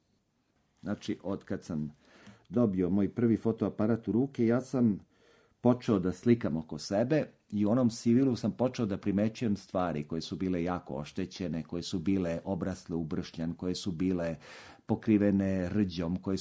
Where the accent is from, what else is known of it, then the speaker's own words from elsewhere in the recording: Belgrade, Serbia; Ja sam odrastao na Konjarniku, u Šumicama. To je jedan novi deo Beograda koji je potpuno izgrađen 60. i 70. godina. Jedno moderno naselje sa svim ondašnjim komforom.